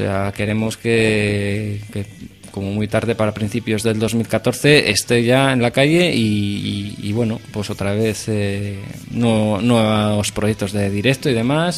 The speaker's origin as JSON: {"language": "Spanish", "town": "Bilbao", "region": "Basque Country", "country": "Spain", "said": "porque somos de Bilbao"}